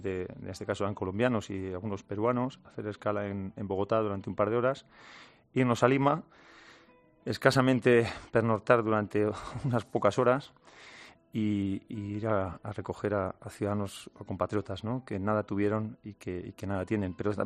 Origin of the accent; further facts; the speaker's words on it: Spain; como españoles